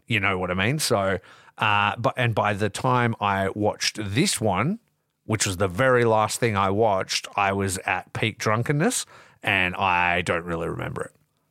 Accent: Australia; Absolutely. That's part of being Australian. You can't have anything cool.

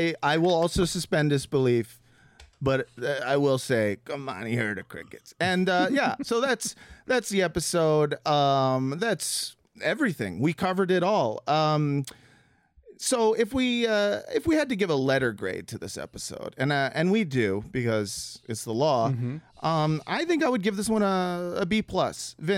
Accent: Los Angeles, California, United States; I feel like I grew up in Los Angeles and I heard crickets

